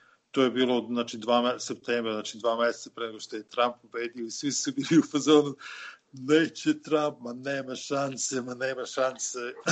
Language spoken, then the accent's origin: Serbian; Smederevska Palanka, Šumadija and Western Serbia, Serbia; a dan pre toga smo svili u mom rodnom gradu Smederevskoj Palanci